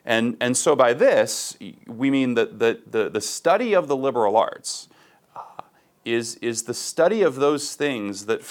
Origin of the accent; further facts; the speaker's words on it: Ohio, United States; I'm from Ohio originally, born and raised.